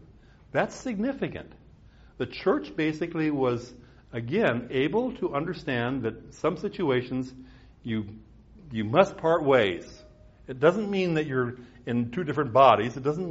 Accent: Midwest, United States; the particular synod of the Lutheran Church that I grew up with in the Midwest

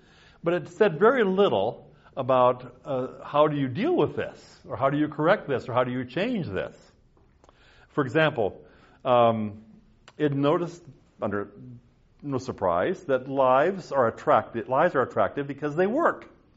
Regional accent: South Dakota, United States; I remember how I grew up in South Dakota. No running water, no electricity.

